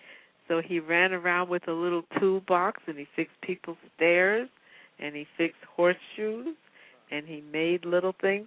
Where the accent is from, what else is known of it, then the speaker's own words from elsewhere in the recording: Newark, New Jersey, United States; born there; And so I was born in Newark.